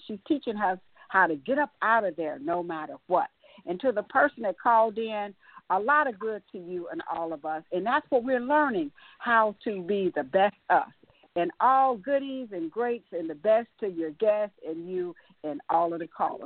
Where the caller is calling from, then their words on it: Texas, United States; from Texas